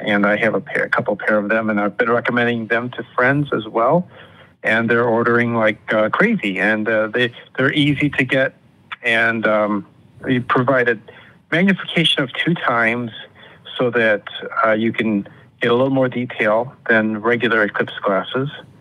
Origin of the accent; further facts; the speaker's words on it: Charleston, Illinois, United States; Well, I'm from Charleston, Illinois. I have friends and family there